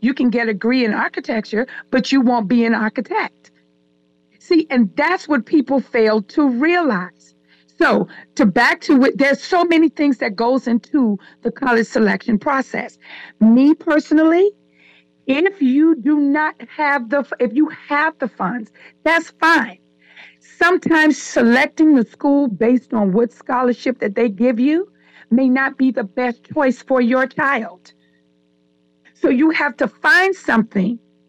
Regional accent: Bahamas; I may know what a settee is because I grew up in the Bahamas. Okay? And we used to call couches settee here.

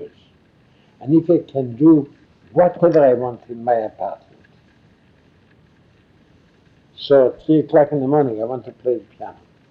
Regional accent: Los Angeles, California, United States; Los Angeles.

